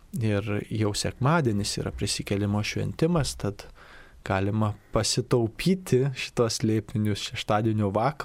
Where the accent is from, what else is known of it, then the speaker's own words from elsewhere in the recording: Samogitia, Lithuania; Apie Žemaitijos tos kalnus gėdamus, taip pat juos nekartą esu gėdojęs, kadangi iš to krašto mano tėviškė